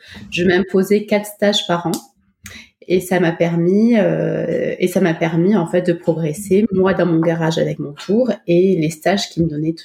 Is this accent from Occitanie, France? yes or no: no; Agen, Nouvelle-Aquitaine, France; Et je suis d'Agen.